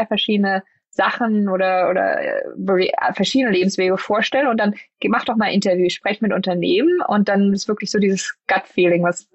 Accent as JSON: {"language": "German", "country": "Germany", "tie": "born or raised there", "said": "ich weiß noch als Kind in Deutschland"}